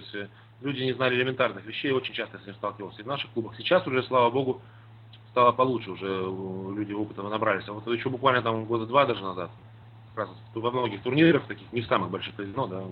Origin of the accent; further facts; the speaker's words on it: Moscow, Russia; Ну, я говорю, нет, я из Москвы